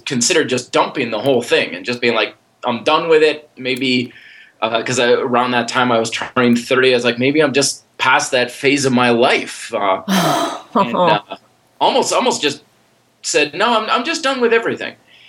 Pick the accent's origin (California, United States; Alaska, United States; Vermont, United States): Vermont, United States; I grew up in Vermont and never was much for like team sports.